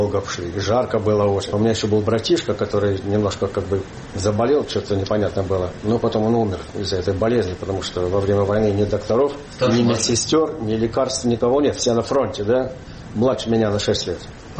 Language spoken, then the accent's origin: Russian; Kyiv, Ukraine; Мы были эвакуированы из Киева.